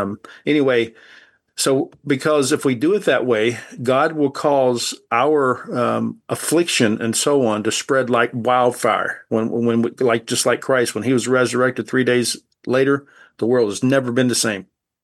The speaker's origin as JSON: {"language": "English", "region": "the South", "country": "United States", "tie": "born or raised there", "said": "I grew up in the South where there's a lot of discrimination, and I absorbed some of that, not wanting to."}